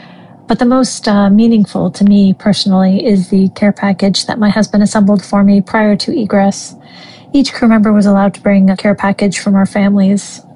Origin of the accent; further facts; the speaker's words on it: Rhode Island, United States; my family and friends from growing up in Rhode Island and from different military assignments